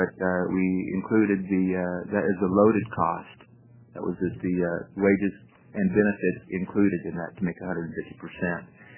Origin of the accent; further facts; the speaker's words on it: Elgin, Oregon, United States; I'm from Elgin, Oregon, Middletown, and Battle of the Grand, about 340 miles from the capital.